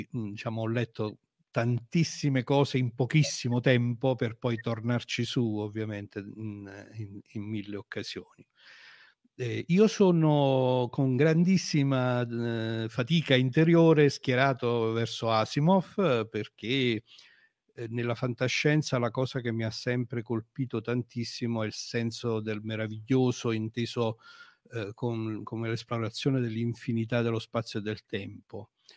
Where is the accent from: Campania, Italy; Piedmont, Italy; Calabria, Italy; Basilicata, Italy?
Campania, Italy; Avellino; Sì, allora, io sono di Avellino, sono un avellinese.